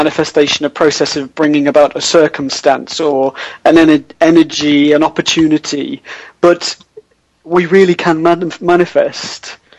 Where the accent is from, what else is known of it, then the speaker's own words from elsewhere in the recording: United Kingdom; I'm from Britain, so you know, you've never seen a snake in Britain, unless it's an adder snake.